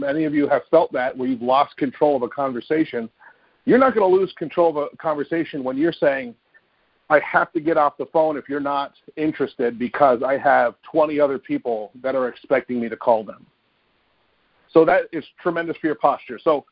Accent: Vermont, United States; I'm from Vermont. I don't know a lot of people.

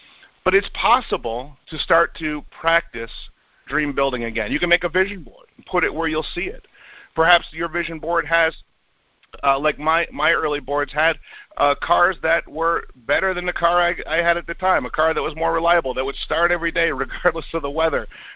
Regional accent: Rutland, Vermont, United States; because I grew up in Rutland, Vermont, and I saw the world through magazines, books, and television.

